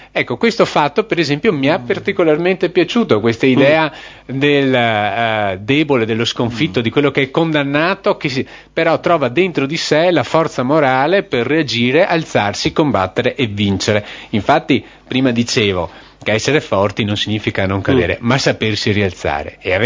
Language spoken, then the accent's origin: Italian; Veneto, Italy; In definitiva, io sono veneto e parlo di me stesso.